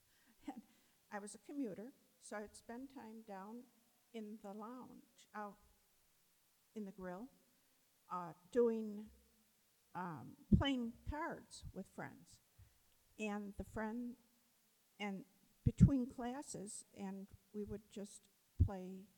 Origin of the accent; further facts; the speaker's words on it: River Forest, Illinois, United States; I grew up in River Forest. I went to St. Luke's School, which is in River Forest.